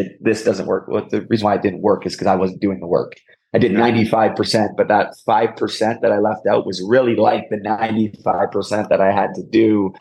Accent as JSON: {"language": "English", "town": "Port Coquitlam", "region": "British Columbia", "country": "Canada", "said": "I was with my friend, and I'm from Port Coquitlam, which is about 25, 30 minutes east of Vancouver."}